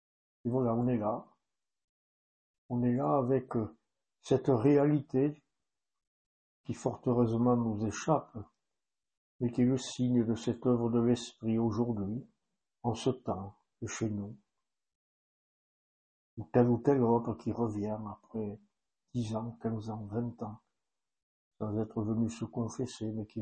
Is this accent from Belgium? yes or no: no; France; Et ici chez nous, en France, dans notre Église de France